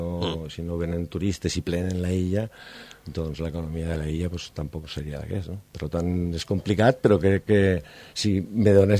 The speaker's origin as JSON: {"language": "Catalan", "region": "Catalonia", "country": "Spain", "said": "perquè jo sóc català"}